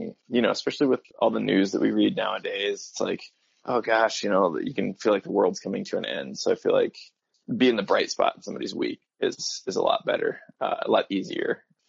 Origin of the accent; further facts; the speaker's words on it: Iowa, United States; moved away as an adult; now in Missoula, United States; Boy, I grew up in a bunch of small towns around Iowa, actually, and then went to college. I left Iowa for grad school.